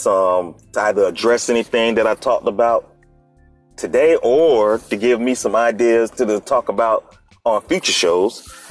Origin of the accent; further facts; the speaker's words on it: Palm Bay, Florida, United States; also born or lived in Melbourne; I'm a Florida boy. Born and raised in the Melbourne, Palm Bay, Florida area. Graduate of Palm Bay Senior High School